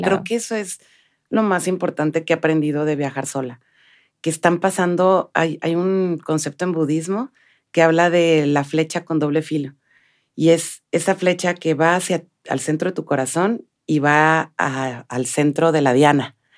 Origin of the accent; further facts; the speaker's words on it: Mexico; soy mexicana y me sé mover en ciudades complicadas, como la Ciudad de México